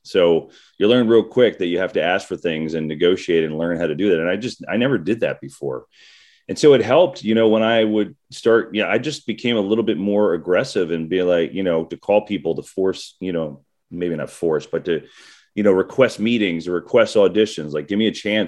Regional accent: New Jersey, United States; You know, I grew up in North Jersey and then I lived in down the Jersey Shore, which is kind of like Eagles Giants mixed territory fan wise down there.

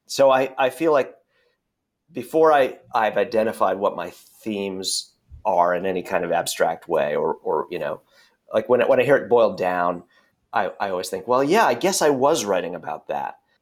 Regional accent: Brooklyn, New York, United States; moved away as an adult; I grew up in Brooklyn, and at a glance, I sound and look and act like someone who's probably still there or still there in their mind.

